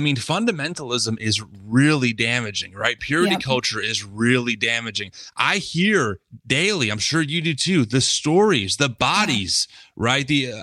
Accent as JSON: {"language": "English", "region": "New Jersey", "country": "United States", "said": "I am from New Jersey. We speak very directly."}